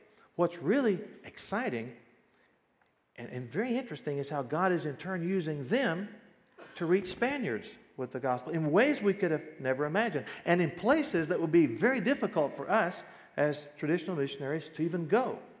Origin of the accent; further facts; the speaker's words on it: the South, United States; I'm from the South, and we just don't talk that fast in the South.